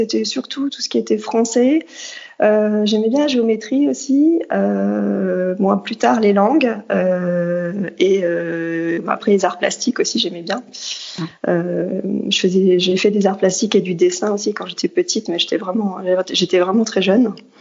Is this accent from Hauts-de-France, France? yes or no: yes; Hauts-de-France, France; je suis du nord de la France, donc une petite ville à côté de Dunkerque. Voilà, donc j'ai grandi au bord de la mer du Nord. Voilà, dans une maison avec un jardin. J'étais tout près de la plage.